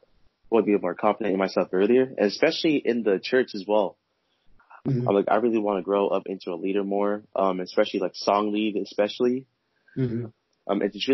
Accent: Washington, United States; I'm a Nigerian-American born here in 1999. But I've been living in Washington all my life, and I'm currently going to college here at Seattle right now.

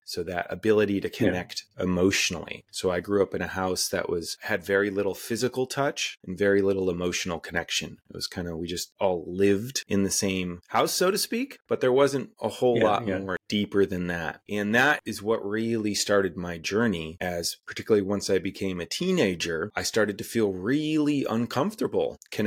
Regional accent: Midwest, United States; I was lower middle class, white man, growing up in Midwestern America in the 80s and 90s.

